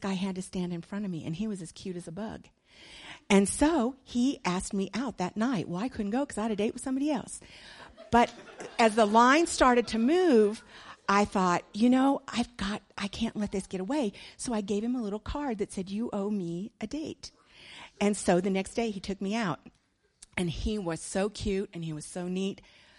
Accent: United States; born there; And I was born in the United States, so I knew the answers to those questions.

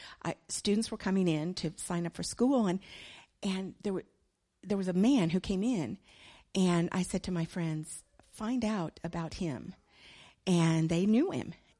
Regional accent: United States; born there; And I was born in the United States, so I knew the answers to those questions.

